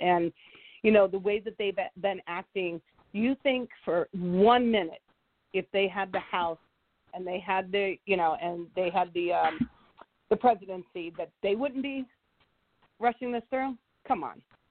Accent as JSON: {"language": "English", "town": "San Diego", "region": "California", "country": "United States", "tie": "born or raised there", "lives_now": "New York, United States", "said": "because I grew up in San Diego and then I moved to New York"}